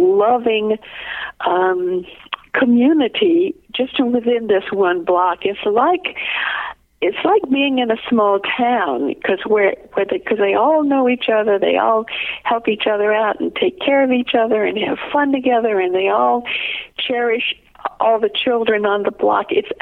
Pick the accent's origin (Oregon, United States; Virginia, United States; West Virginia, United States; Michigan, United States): Oregon, United States; Portland; I was invited to a soup night in my hometown of Portland, Oregon.